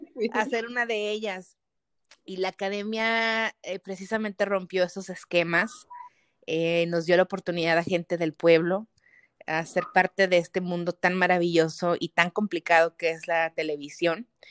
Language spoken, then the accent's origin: Spanish; Torreón, Coahuila, Mexico; Yo soy de Torreón, Coahuila. Vengo de una familia pues que no tiene dinero ni tiene las posibilidades como de viajar.